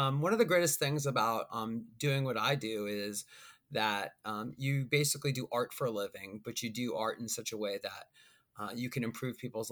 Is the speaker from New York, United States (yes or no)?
yes; Long Island, New York, United States; So when I first moved to in my dorm at NYU, I'm from Long Island, New York, and my parents came with me